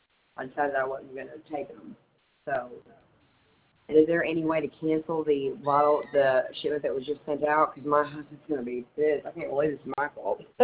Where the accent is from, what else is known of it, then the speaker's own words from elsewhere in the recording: Poplar Bluff, Missouri, United States; I'm from Poplarbluff, Missouri.